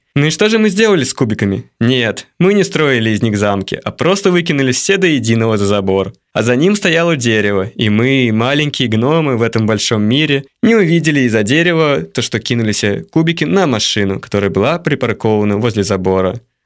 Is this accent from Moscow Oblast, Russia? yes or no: no; Tolyatti, Samara Oblast, Russia; мне 19 лет. Я родился и вырос в Тольятти, и всю жизнь здесь прожил.